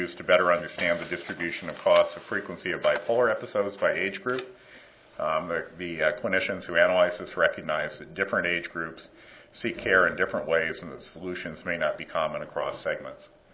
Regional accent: Iowa, United States; I grew up in Iowa, so I always love the optimism of people from Wisconsin.

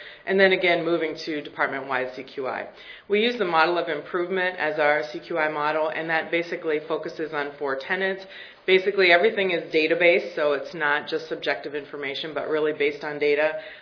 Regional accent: Michigan, United States; So I'm from Berrien County, Michigan, which is the southwest corner at the tip of the arrow there

